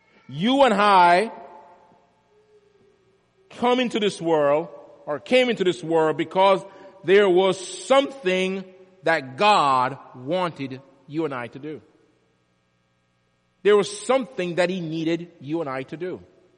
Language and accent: English; Jamaica; When I was growing up in Jamaica, we used to have soccer games